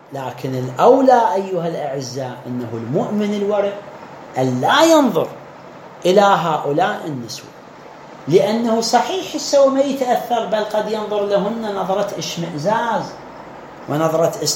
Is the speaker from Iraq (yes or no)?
yes; Iraq